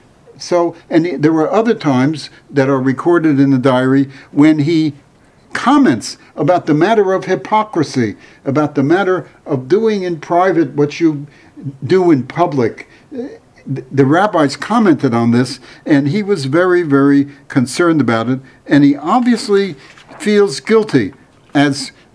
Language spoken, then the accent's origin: English; New Jersey, United States; I like these stories because I come from New Jersey, and so we go down the shore